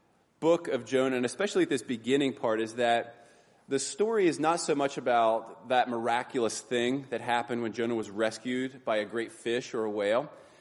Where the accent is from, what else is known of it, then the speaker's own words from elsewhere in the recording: Waynesboro, United States; Downtown Waynesboro, you're familiar with it.